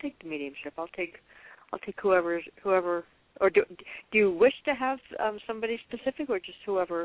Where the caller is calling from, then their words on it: Colorado, United States; I'm calling from Colorado.